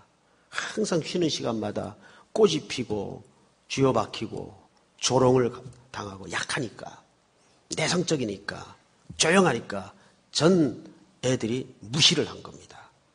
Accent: South Korea; 근데 어쩌면 제가 한국 사람이라서 그런지는 몰라도

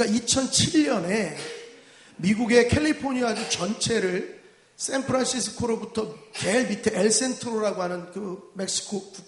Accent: Malaysia; Korean is a second language; 저는 말레이시아에서 왔습니다.

